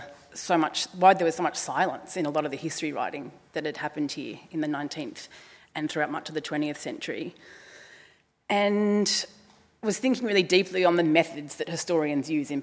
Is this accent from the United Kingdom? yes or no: no; Maryborough, Victoria, Australia; I grew up just down the road from here in Maryborough on Djadjawarrung country, but I didn't know that I was on Djadjawarrung country when I was growing up in Maryborough.